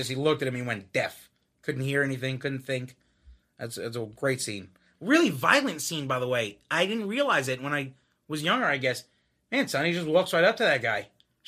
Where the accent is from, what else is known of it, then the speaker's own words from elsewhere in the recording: Howard Beach, New York, United States; I grew up in Howard Beach. And if anyone knows Howard Beach, that's where John Gotti's from.